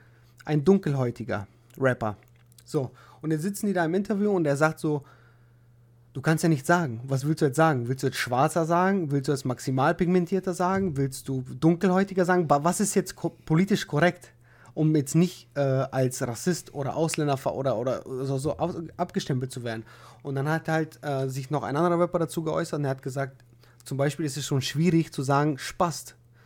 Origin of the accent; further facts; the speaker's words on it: Bulgaria; ich habe gesagt, ich bin aus Bulgarien.